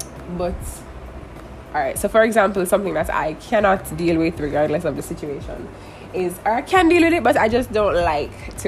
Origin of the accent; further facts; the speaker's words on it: Jamaica; I am a Jamaican, so in my conversation I'm going to naturally put things that are how I talk or how I think.